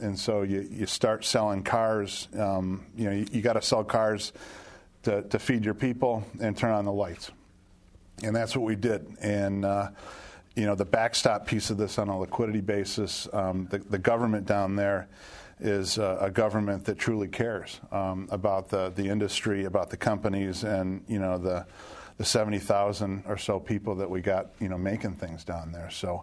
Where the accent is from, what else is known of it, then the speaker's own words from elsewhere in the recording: United States; now in Australia; it was very sad for me as an American in Australia, seeing what's happening there.